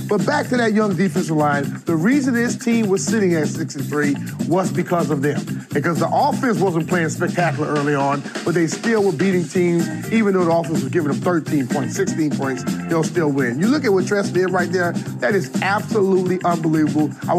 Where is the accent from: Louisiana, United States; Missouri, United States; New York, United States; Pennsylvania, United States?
Louisiana, United States; Plaquemine; Well, you did it right. You got my hometown right, too.